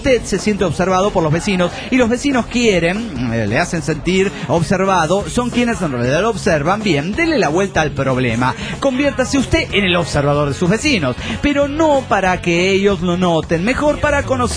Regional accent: Calchaquí, Santa Fe, Argentina; de Calchaquí, República Argentina.

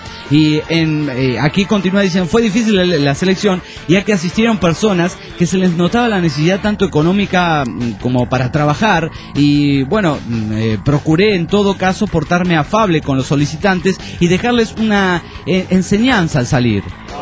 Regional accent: Oaxaca, Mexico; como buen oaxaqueño, acepté la proposición

